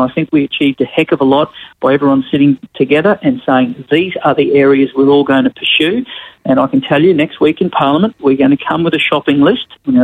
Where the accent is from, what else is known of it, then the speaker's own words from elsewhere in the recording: Ingham, Queensland, Australia; When I was growing up in Ingham, this was the place that we'd come to for our events and our big weekends.